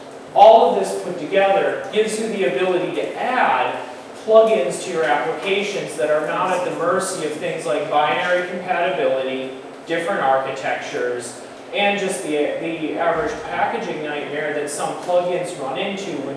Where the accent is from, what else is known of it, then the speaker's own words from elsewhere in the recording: Philadelphia, Pennsylvania, United States; I'm from Philadelphia, the United States.